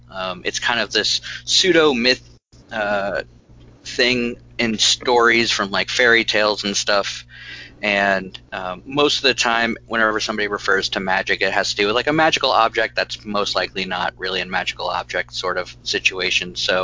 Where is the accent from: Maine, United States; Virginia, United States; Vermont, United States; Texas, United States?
Maine, United States; also born or lived in New York; I was born in New York, but my mom was from Maine, and we ended up moving back there, me and my family, when I was in first grade. So I grew up in a rural part of Maine near Poland Springs